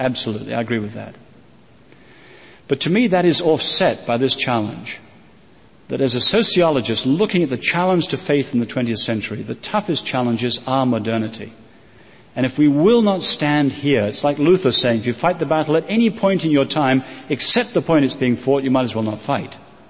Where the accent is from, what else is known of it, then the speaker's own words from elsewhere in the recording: England, United Kingdom; So I, as an Englishman, would like to see America live up to the best of the American promise in order to do that.